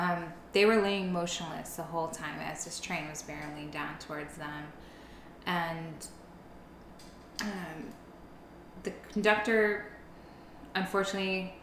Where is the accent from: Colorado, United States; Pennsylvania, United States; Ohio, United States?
Colorado, United States; So we're coming from Colorado, like our idea of marijuana is very different than marijuana in the 80s